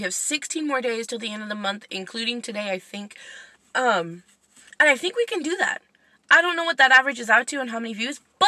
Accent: United States; Like, I'm from the United States, so it's super cool to be able to look up or look at my stats and see that I have listeners from Sweden and Norway.

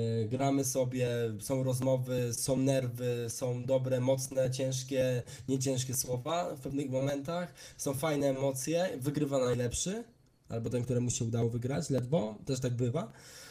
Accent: Kraków, Lesser Poland, Poland; ja jestem z Krakowa

